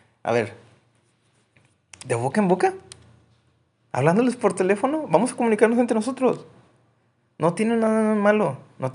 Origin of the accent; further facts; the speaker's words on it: Mexico; somos mexicanos, tampoco somos. O sea, somos reales.